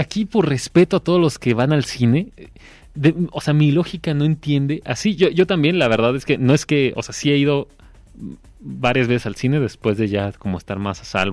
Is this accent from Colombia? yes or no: no; Zapopan, Jalisco, Mexico; Yo bueno, crecí y nací en Arcos de Zapopan.